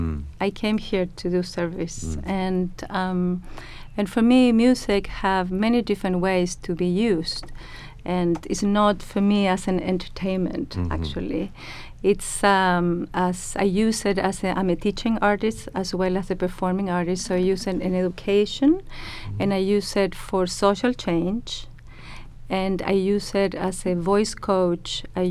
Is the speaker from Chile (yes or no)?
yes; Chile; I grew up in Chile in the, you know, 80s also. We live a dictatorship. Mm. I was living in a dictatorship for 17 years.